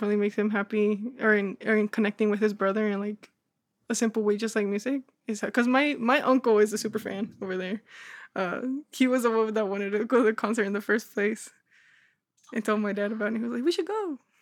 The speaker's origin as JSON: {"language": "English", "country": "Mexico", "tie": "born or raised there", "lives_now": "United States", "said": "I didn't really feel that Mexican because when I was in Mexico, like everybody in school knew that I was born in the United States."}